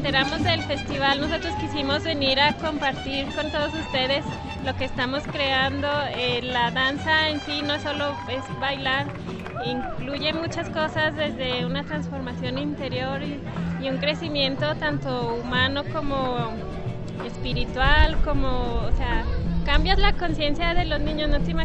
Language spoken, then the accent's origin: Spanish; Fresnillo, Zacatecas, Mexico; venimos de Fresnillo, Zacatecas.